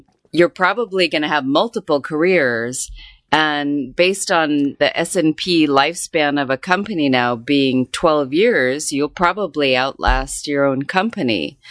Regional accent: Tucson, Arizona, United States; moved away as an adult; now in Hong Kong; So it's not an interesting story for where I grew up in Tucson, Arizona, but now that I've spent 20 years living abroad

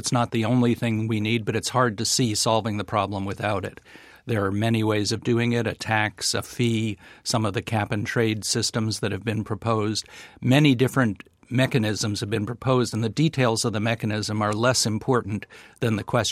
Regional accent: Northeast, United States; I grew up in the Northeast. The New York subways never used to be flooded by storms until recently.

